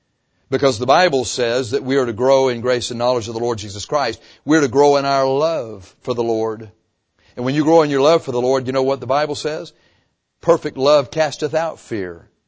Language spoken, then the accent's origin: English; Texas, United States; I have to say that because here we're from South Texas.